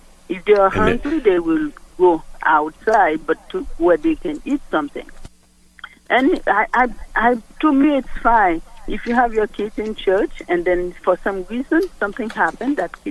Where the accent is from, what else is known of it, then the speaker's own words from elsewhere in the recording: Haiti; English is a second language; I'm from Haiti. I speak French, yes.